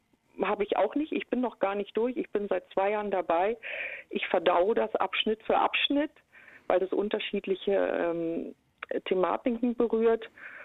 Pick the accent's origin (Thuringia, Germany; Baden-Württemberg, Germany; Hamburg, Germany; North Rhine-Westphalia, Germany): Thuringia, Germany; Jena; ich bin Jahrgang 59 und ich komme aus Jena und da gab es eine fantastische Kinderbibliothek